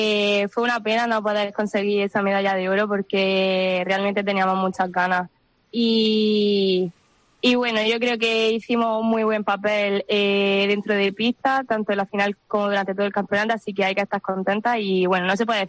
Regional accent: Almería, Andalusia, Spain; de todos los años que he estado aquí en mi tierra, en Almería

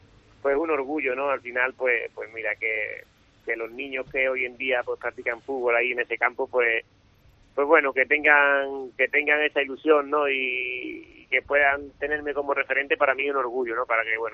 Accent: Almería, Andalusia, Spain; Yo vengo de Almería también, que bueno, que ahí la humedad también es bastante alta, pero para nada como aquí

